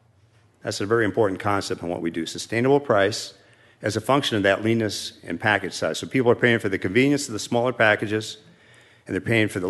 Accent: Los Angeles, California, United States; I'm from Los Angeles.

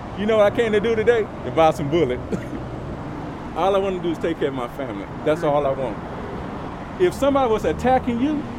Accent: United States; born there; I'm an American. You understand? I was born here. I served in the United States Army.

